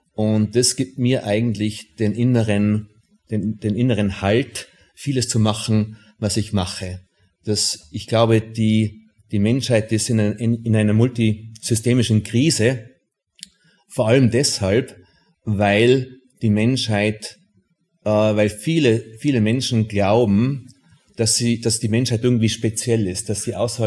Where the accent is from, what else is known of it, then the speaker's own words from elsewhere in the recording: Tyrol, Austria; Ich bin da in Tirol katholisch aufgewachsen